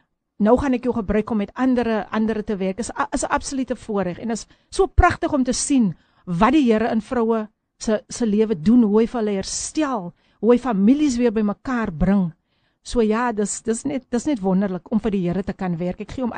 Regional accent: Somerset West, Western Cape, South Africa; ek kom van 'n pragtige plekkie. Dit is my tuisdorp, dis waar ek gebore is, Somerset Wes.

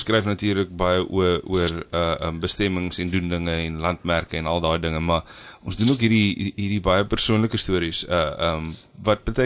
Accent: Ladysmith, KwaZulu-Natal, South Africa; en ek het in Lady Smith groot geword.

